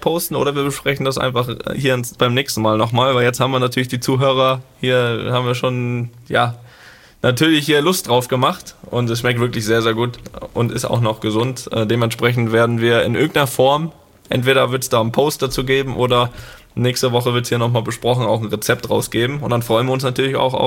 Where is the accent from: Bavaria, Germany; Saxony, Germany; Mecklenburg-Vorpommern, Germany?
Mecklenburg-Vorpommern, Germany; Rostock; Da, wo wir ja als Jugendliche in Rostock immer trainiert haben, täglich.